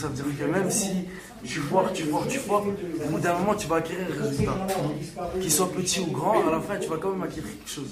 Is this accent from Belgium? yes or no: yes; Molenbeek, Brussels, Belgium; Jamais il y a eu un média qui a vu chez nous à Molenbeek.